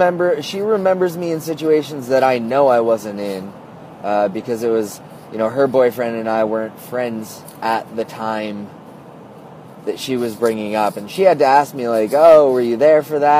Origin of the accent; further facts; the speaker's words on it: New Jersey, United States; now in Vermont, United States; I'm from New Jersey, where if I had said that to a New Jersey cop